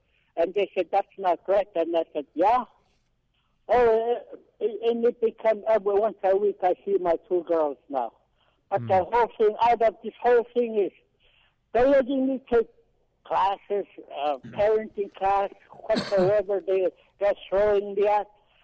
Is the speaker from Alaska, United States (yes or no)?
yes; Bethel, Alaska, United States; moved away as an adult; now in Anchorage, United States; I was born and raised in Bethel, but, you know, I moved to Anchorage last year.